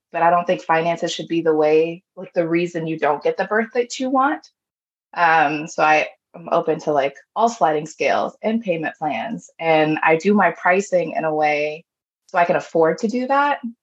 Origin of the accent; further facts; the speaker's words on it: Nicaragua; I centered myself and I really owned my identity, I'm very proud to be Nicaraguan.